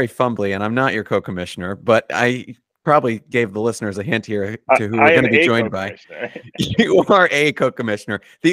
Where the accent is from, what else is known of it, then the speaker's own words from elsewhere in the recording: New York City, New York, United States; I was in Manhattan. I grew up 86th in New York.